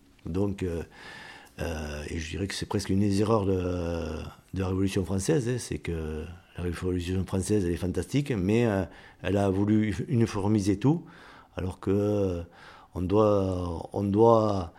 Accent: Nouvelle-Aquitaine, France; born there; je suis né en Béarn avec une mère soulotine et un père béarnais. Et qui m'ont scolarisé dans une école à la République où j'ai appris que le français.

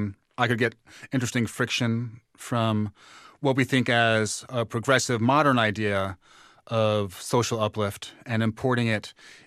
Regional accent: New York, United States; I grew up in New York in the 80s when young black males were being killed by police.

